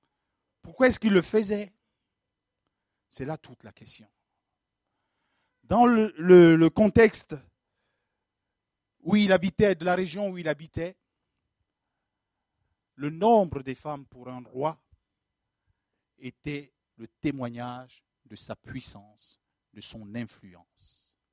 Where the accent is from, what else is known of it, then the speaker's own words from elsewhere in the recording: Cameroon; je viens du Cameroun